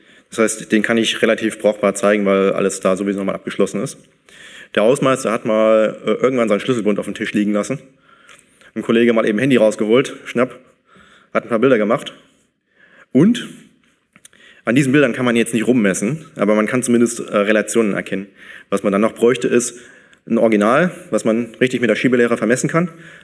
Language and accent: German; Aachen, North Rhine-Westphalia, Germany; Ich komme aus Aachen.